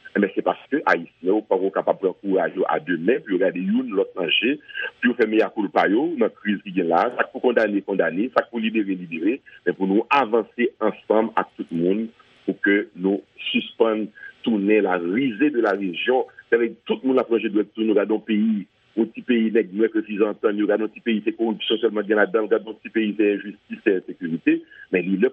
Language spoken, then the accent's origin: French; Haiti; En tant qu'haïtien, tout est fait résoudre crise, mais il ne va jamais résoudre crise.